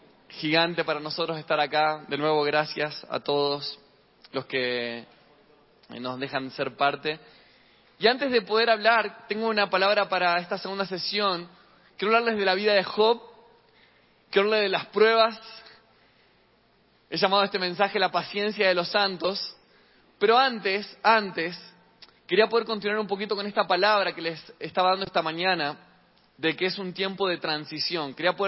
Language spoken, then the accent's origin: Spanish; Argentina; originalmente no soy de Buenos Aires, sino que soy de una ciudad 500 kilómetros de Argentina, al norte de Buenos Aires, donde es obligatorio dormir siesta.